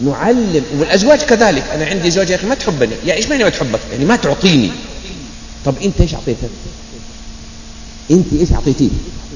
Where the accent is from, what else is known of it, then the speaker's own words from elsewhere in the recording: Hejaz, Saudi Arabia; عندنا في الحجاز لغة دارجة